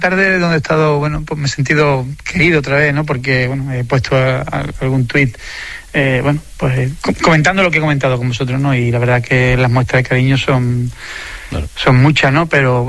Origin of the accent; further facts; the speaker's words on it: San Fernando, Andalusia, Spain; de mi ciudad, de mi pueblo, de mi vida, ¿no?, que es San Fernando, ¿no?